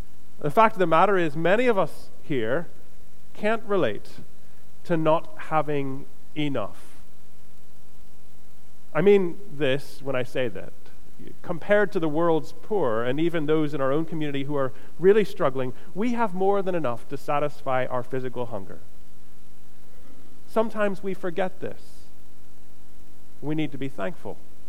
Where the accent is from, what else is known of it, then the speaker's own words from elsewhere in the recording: Florida, United States; I grew up at the beach. I grew up in Florida. I grew up at Florida and the beach, and there were not many farms nearby to where I grew up.